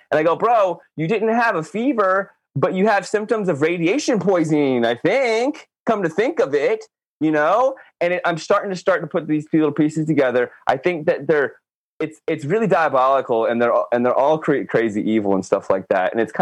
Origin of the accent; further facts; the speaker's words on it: Virginia, United States; I grew up in outside of DC on the East Coast of the US, right? I grew up in Virginia, right outside of Washington, DC.